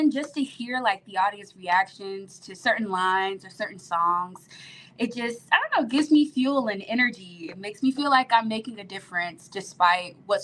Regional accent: Conyers, Georgia, United States; So I grew up in Conyers. I went to Heritage High School Academy Performing and Visual Arts, graduated in 2019. I've spent my whole adolescent years in Conyers.

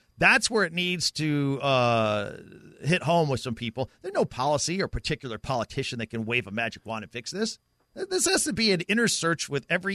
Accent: Carmel, Indiana, United States; also born or lived in Los Angeles / Houston; Look, we all know I grew up in Carmel, Indiana. It's 99.9% white, or was back in the day.

